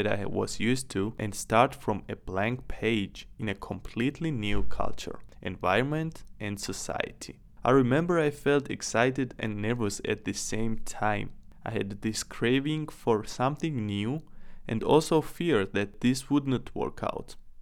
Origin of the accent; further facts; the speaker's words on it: Georgia; English is a second language; moved away as an adult; now in Germany; To start with, the decision to come to Germany as an exchange student was not easy to make. Back in my home country, Georgia, it is not common to live alone during your university studies.